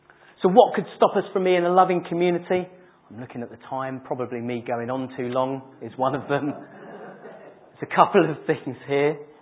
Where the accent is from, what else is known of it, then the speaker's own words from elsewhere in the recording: England, United Kingdom; Yeah, because we're English. We love a good old moan about the weather or whatever it is.